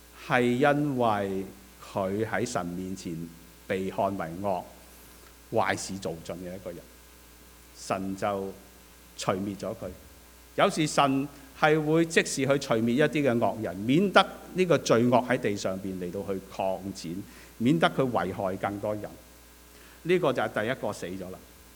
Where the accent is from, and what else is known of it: China